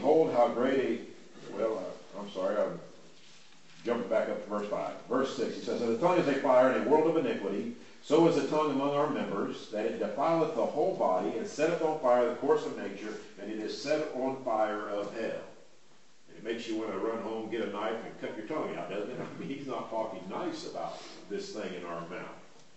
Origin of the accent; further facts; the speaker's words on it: Missouri, United States; moved away; I grew up in Missouri, and we did not have rattlesnakes there. We had some snakes that were dangerous, but not generally as dangerous as a rattlesnake. When I came to Texas, that was one of my great fears, was seeing rattlesnakes.